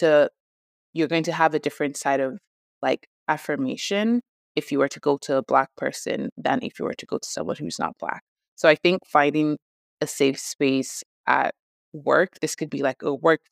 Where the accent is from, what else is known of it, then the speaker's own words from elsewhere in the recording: Nigeria; accent: Nigerian; But I think I try to even like bring out my Nigerian accent more.